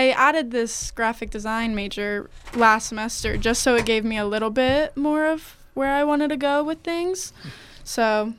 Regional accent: Columbus, Ohio, United States; I'm from Columbus.

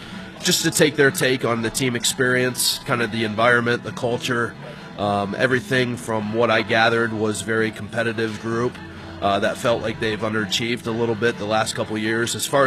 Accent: Ohio, United States; now in Michigan, United States; No, I grew up in Central Ohio. I went to college here in Michigan

